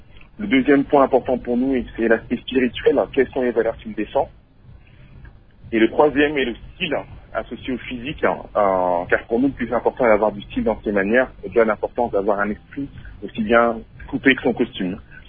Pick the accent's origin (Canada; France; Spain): France; now in London, United Kingdom; Moi, je suis né et j'ai grandi en France, des parents congolais évidemment, oui.